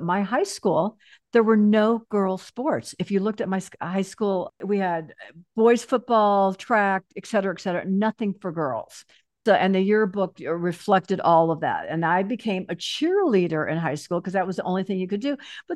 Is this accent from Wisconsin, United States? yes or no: yes; Wisconsin, United States; also born or lived in São Paulo, Brazil; I didn't have a family base. We never, even though I'm from Wisconsin, we would go back there every few years or whatever. If you're in São Paulo, Brazil in the 50s, you're not flying back to Wisconsin for Christmas.